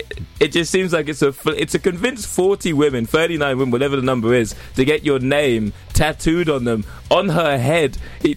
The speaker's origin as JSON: {"language": "English", "country": "United Kingdom", "said": "I am Black British."}